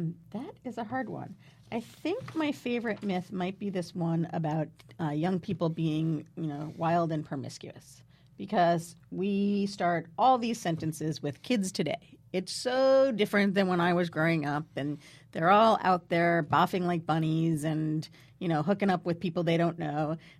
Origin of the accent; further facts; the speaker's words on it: New Jersey, United States; I grew up in New Jersey. New Jersey. Yeah, I spent a lot of time on the Upper West Side as a kid.